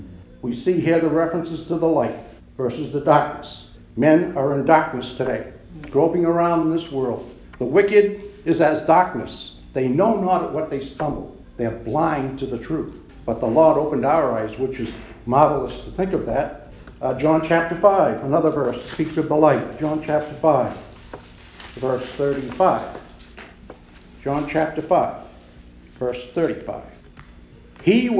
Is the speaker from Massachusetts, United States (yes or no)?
yes; Boston, Massachusetts, United States; accent: Boston; You'll have to bear with my Boston accent. We do not pronounce our R's very well, but I'll do the best I can.